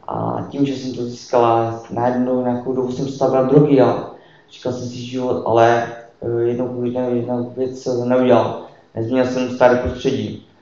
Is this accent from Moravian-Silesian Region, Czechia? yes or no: yes; Karviná, Moravian-Silesian Region, Czechia; 3 let, pocházím z Karviné. Rodil jsem se do nevěřící rodiny